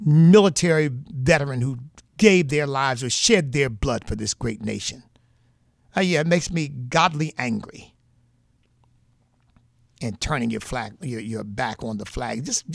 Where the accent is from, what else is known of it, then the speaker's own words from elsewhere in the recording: United States; because we Southerners, and even though I was raised in the North, my family came from Virginia, I consider myself a Southerner.